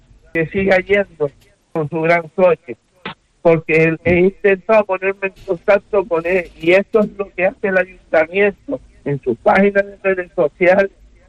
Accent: Canary Islands, Spain; soy canario.

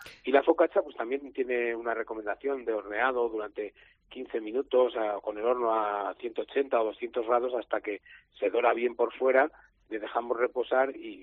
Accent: Navarre, Spain; Yo vengo de un pueblo de la Ribera de Navarra

